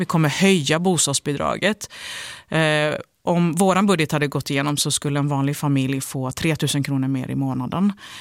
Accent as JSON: {"language": "Swedish", "town": "Gothenburg", "region": "Västra Götaland County", "country": "Sweden", "said": "Det ligger ju djupt rotat hos mig som göteborgare."}